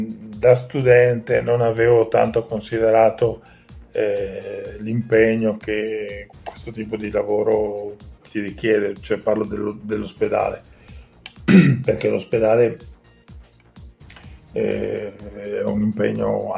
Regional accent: Verona, Veneto, Italy; now in Belluno, Italy; Sono veronese di origine e bellunese di adozione.

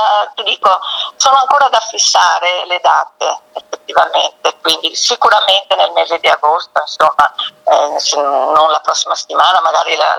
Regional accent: Alleghe, Veneto, Italy; io ad agosto vengo ad Alleghe perché mi piace molto stare qua nel mio paese

